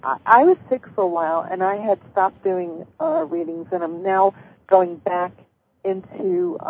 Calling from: Olympia, Washington, United States; Washington, Olympia area.

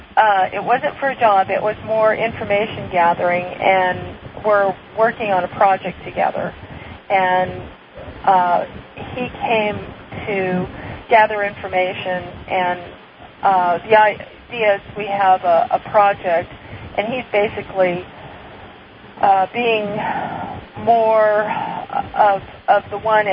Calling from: Riverside, California, United States; from Riverside, California.

